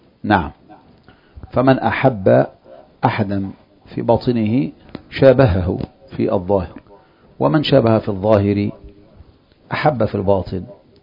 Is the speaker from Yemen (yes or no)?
no; Egypt; نحن مثلا هنا في مصر، أنت مصري وأنا مصري،